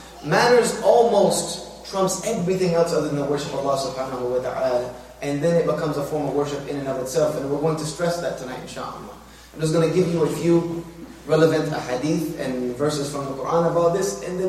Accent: South Carolina, United States; And me, myself, I was raised in the South, South Carolina.

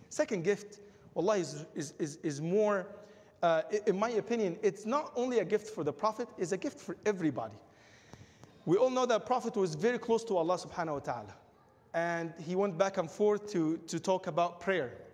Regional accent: Egypt; You know, I'm from Egypt, and in the desert

